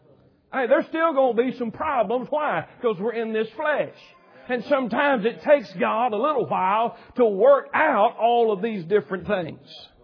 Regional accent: United States; I'm an American 100%. I was born and raised here and glad to be so.

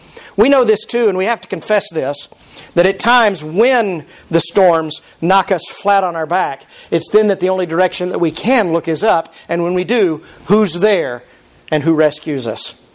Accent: Fort Worth, Texas, United States; but I grew up in Fort Worth, and there was a church, and as many churches are, they're named after the street that they're on.

